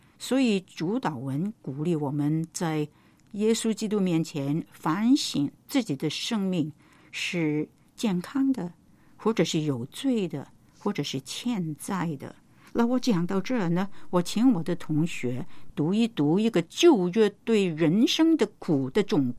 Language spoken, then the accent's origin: Chinese; Guangdong, China; 就是我们广东人所说的餐文餐食啊